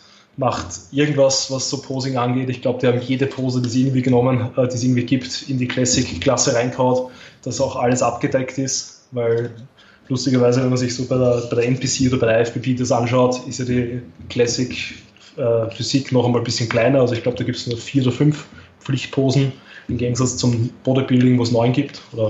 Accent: Austria; Eventuell werde ich die GNBF kann ich leider nicht wirklich als Österreicher mitmachen

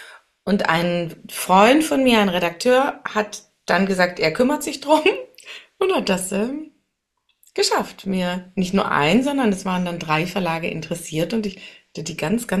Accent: Tübingen, Baden-Württemberg, Germany; born there; now in Essen, Germany; von meinem aktuellen Wohnort hier in Essen über meinen Geburtsort Tübingen zu meinem Sehnsuchtsort an den Schliersee nach Oberbayern

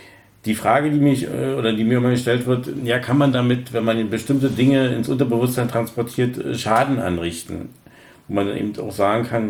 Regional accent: Berlin, Germany; 52 Jahren in Berlin geboren, also bin also ein waschechter Berliner und auch in Berlin groß geworden. Wie gesagt, wohne seit vielen Jahren in Berlin, habe meine Heimatstadt auch nicht verlassen

